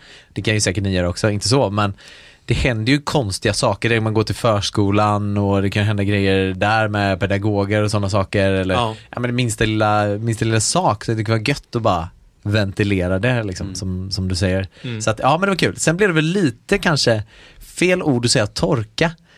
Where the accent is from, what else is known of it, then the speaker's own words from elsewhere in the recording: Gothenburg, Västra Götaland County, Sweden; jag är från Göteborg. Jag är 20, jag är inte alls. Jag är 30, fyllde 30 förra året. Mm. Och ja, vad fan ska jag säga då? Vi bor i ett hus strax utanför Göteborg